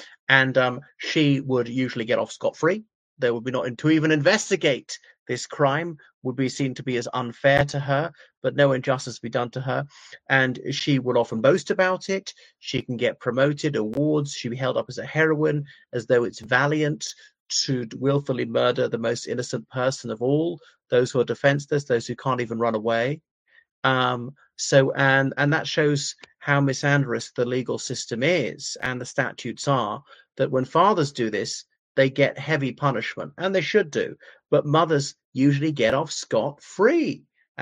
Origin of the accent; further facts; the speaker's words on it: Ireland; from Ireland.